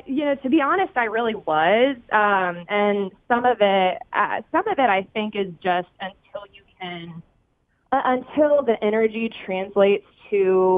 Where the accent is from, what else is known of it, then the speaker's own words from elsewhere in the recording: Fayetteville, Georgia, United States; moved away as an adult; now in Pittsburgh, United States; but I'm actually originally from Georgia. So I'm from Fayetteville, born and raised, went to high school there, and then went to college at UGA